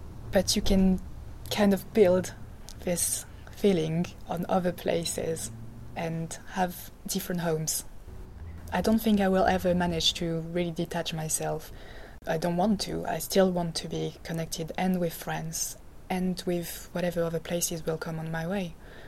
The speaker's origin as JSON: {"language": "English", "country": "France", "tie": "born or raised there", "lives_now": "Bristol, United Kingdom", "said": "so I'm half Croatian, half French, but I grew up in France, and I decided to come to Bristol a year and a half ago now."}